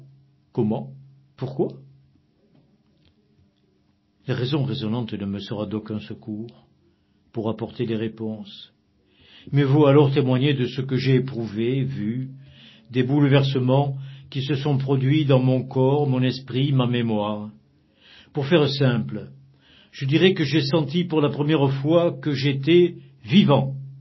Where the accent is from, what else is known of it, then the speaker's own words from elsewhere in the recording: Fez, Fès-Meknès, Morocco; premier face-à-face avec la mort à l'âge de 6 ans, au milieu d'une manifestation nationaliste dans ma ville natale de Fès.